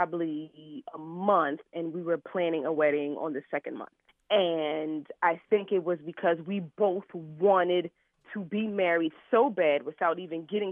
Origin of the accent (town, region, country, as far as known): Philadelphia, Pennsylvania, United States